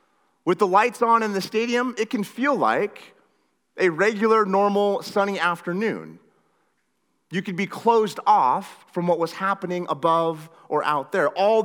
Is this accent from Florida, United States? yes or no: no; Washington, United States; Now, I grew up in Northwest Washington. Some of you already know that.